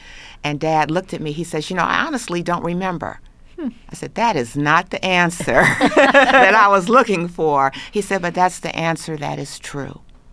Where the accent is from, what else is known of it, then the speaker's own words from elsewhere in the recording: Gary, Indiana, United States; also born or lived in Chicago / Washington, D.C. / Detroit / Rochester; I was born in Chicago, Illinois. Grew up in Gary, Indiana, Washington, D.C., Detroit, Michigan, Rochester, New York, and Raleigh, North Carolina.